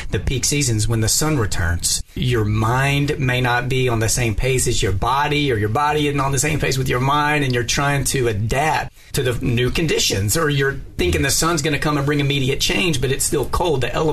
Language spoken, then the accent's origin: English; Texas, United States; born or raised there; now in Memphis, United States